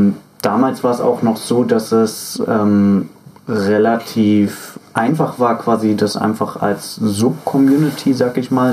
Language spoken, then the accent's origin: German; Berlin, Germany; Also ich komme ja ursprünglich zwar aus Berlin, aber freifunkmäßig bin ich eingestiegen in Fürstenwalde.